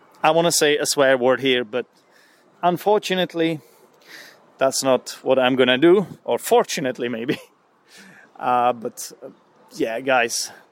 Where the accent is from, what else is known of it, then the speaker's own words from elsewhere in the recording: Czechia; English is a second language; I am from the Czech Republic. It's not the poorest country in the world, but it's also not the richest country in Europe.